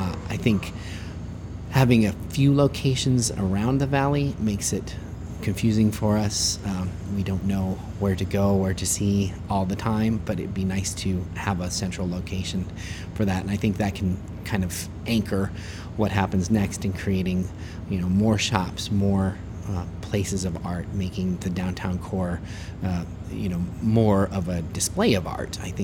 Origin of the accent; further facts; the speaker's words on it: Colorado, United States; back in the days when I grew up near Cripple Creek, it was a place of antiques, arts, a lot of good restaurants